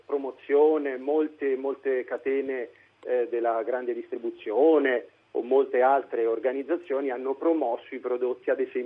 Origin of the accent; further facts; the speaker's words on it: Assisi, Umbria, Italy; più che da cittadino umbro, sono di Assisi, evidentemente conosco per esperienza diretta che significa il terremoto